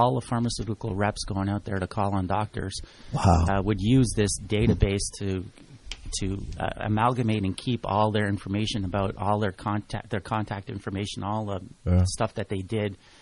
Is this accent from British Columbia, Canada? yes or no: no; Montreal, Quebec, Canada; moved away as an adult; We come from Montreal, my wife and I, and when we got married, we took the decision that we did not want to live in Montreal anymore